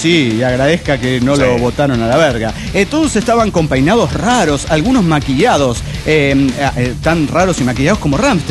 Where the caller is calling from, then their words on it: Dallas, Texas, United States; de Dallas, Texas.